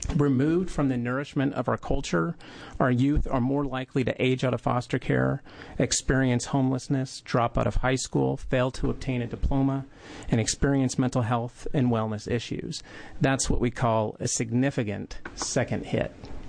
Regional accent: Washington, United States; I'm from the Squaxin Island Tribe in Western Washington

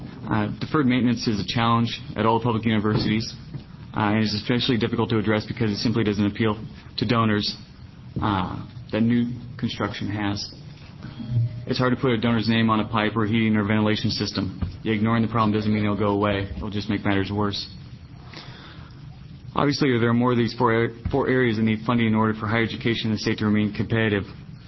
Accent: Portland, Oregon, United States; I was born and raised in Portland. I'm a product of the Portland school system, graduating from Grant High School.

